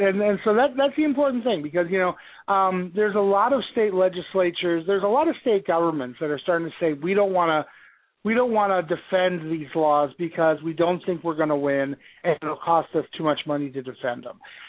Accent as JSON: {"language": "English", "region": "Ohio", "country": "United States", "tie": "born or raised there", "said": "even governors in notoriously stupid governors like Kasich in my home state of Ohio here are saying"}